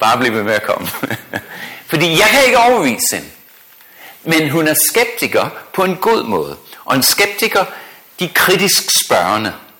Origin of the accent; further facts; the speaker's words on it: Australia; da jeg voksede op i Australien.